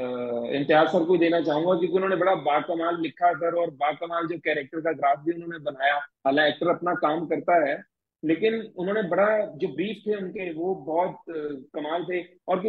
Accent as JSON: {"language": "Hindi", "town": "Abohar", "region": "Punjab", "country": "India", "tie": "born or raised there", "said": "मैं सर आता हूँ पंजाब में, एक शहर है अबोहर, और मैं वहीं पैदा हुआ, वहीं बड़ा हुआ सर। तो वो एक बहुत प्यारा सा शहर है अबोहर में, मैं शहरी बैकग्राउंड से आता हूँ, लेकिन कहीं ना कहीं मेरे गाँव से भी मेरे रूट्स हैं। जैसे मेरा साथ में खुईया मेरा गाँव है"}